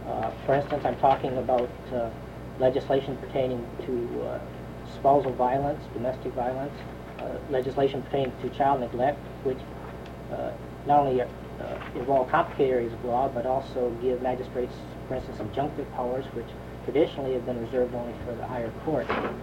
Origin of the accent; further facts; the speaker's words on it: Delta Junction, Alaska, United States; I'm from Delta Junction.